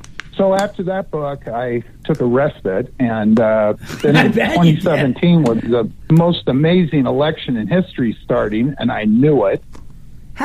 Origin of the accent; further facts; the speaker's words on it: Oregon, United States; And I was up in my home state of Oregon last year